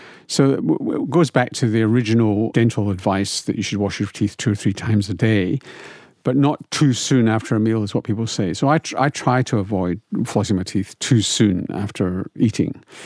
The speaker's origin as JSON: {"language": "English", "town": "Glasgow", "region": "Scotland", "country": "United Kingdom", "tie": "born or raised there", "said": "I grew up in Glasgow and I've got a DMF score that's off the scale."}